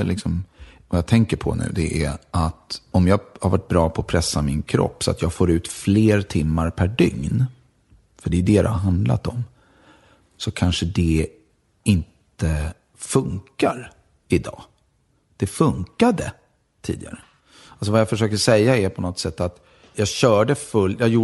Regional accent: Stockholm, Stockholm County, Sweden; Ja, jag är född i Aspudden. Ja. Och sen när jag var 10 flyttade vi till Sätra.

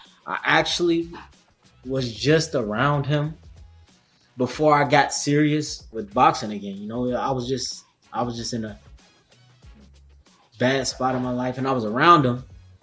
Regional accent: Cincinnati, Ohio, United States; I've always been a Cincinnati fan because my dad, he always been a Cincinnati fan.

